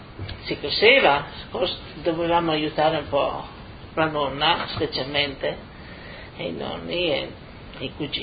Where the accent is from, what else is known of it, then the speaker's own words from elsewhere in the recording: Prodolone, Friuli-Venezia Giulia, Italy; quando avevo 2 anni, la mia famiglia è andata a abitare a Prodolone, una frazione di San Vito al Tagliamento. Da là sono cresciuta a Prodolone. E così sono andata avanti, sempre vivendo a Prodolone.